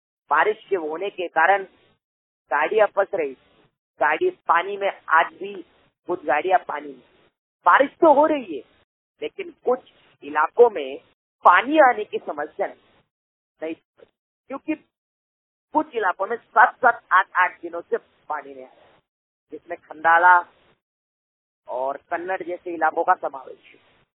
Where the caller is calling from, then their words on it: Aurangabad, Maharashtra, India; Mobile वाणी reporter … Maharashtra के औरंगाबाद जिले से बात कर रहा हूँ।